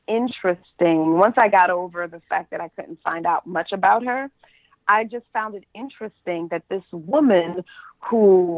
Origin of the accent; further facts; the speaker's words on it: Bronx, New York, United States; And he actually is buried in the Bronx. I'm from the Bronx.